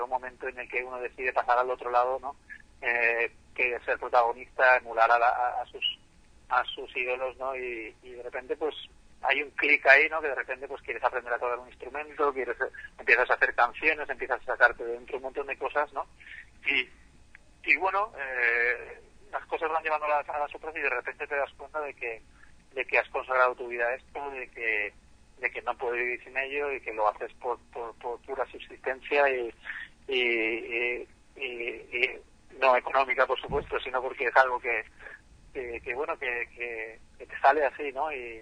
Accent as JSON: {"language": "Spanish", "town": "Valencia", "region": "Valencian Community", "country": "Spain", "moved": "yes", "said": "yo soy de Valencia, es del Mediterráneo, es un clima templado, cálido, en verdad, no sé, muchísima luz"}